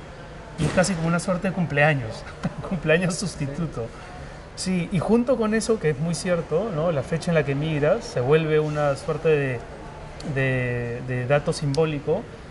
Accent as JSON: {"language": "Spanish", "country": "Peru", "moved": "yes", "lives_now": "Madrid, Spain", "said": "yo me fui del Perú sin tener que irme del Perú, podría perfectamente haberme quedado. Me fui sabiendo dónde iba a vivir en Madrid, con mi número de seguridad social."}